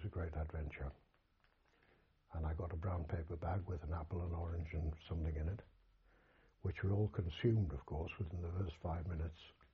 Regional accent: Sunderland, North East England, United Kingdom; born there; I was born in Sunderland.

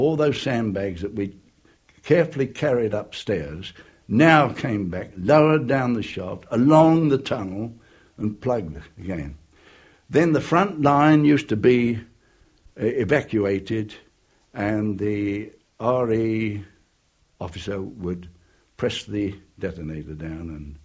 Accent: Woolwich, London, United Kingdom; Well, my hometown was Woolwich.

